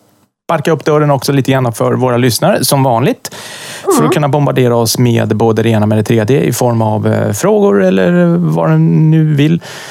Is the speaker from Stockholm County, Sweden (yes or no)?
no; Eskilstuna, Södermanland, Sweden; Jag var faktiskt i den delen av Eskilstuna, den förorten där jag växte upp